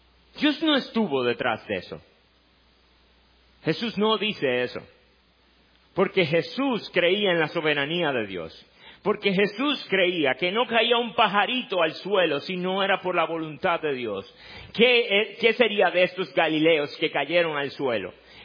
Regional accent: Dominican Republic; Nosotros como dominicanos hemos tenido un privilegio impresionante.

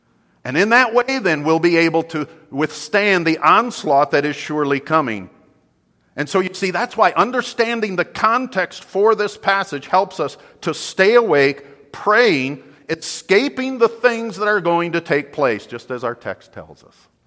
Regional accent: Michigan, United States; I'm old enough to remember growing up in West Michigan in the 1970s

